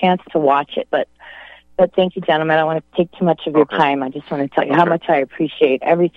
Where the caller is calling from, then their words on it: Nevada, United States; I'm from Nevada. I'm a first-time caller here.